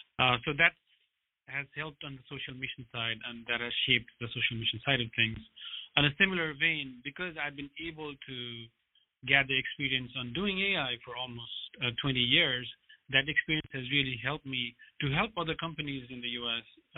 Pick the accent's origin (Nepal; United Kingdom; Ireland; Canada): Nepal; also born or lived in United States; I grew up in Nepal where there are not a lot of education opportunities.